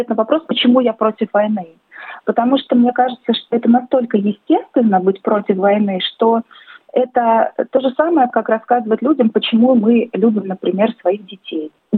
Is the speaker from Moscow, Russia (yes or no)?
yes; Moscow, Russia; moved away as an adult; now in Sydney, Australia; мне 38 лет. В феврале 2018 года я и мой муж переехали из Москвы в Австралию.